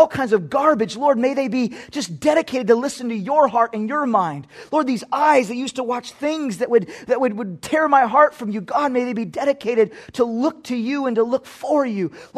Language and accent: English; Texas, United States; Now listen, I know I'm from Texas.